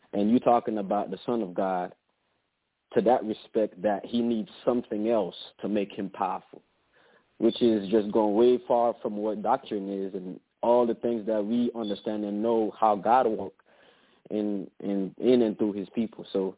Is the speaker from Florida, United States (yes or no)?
yes; Florida, United States; I'm really from Florida, but I'm moving around